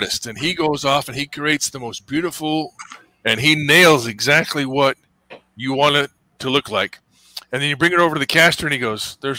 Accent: Montana, United States; Yeah, I grew up in Montana, where the rest of them are.

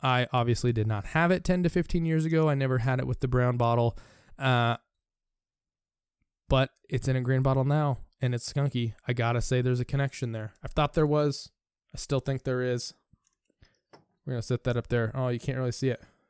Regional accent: United States; I'm an American speaking. I'm an American trying to read foreign city names, so I'll do my best.

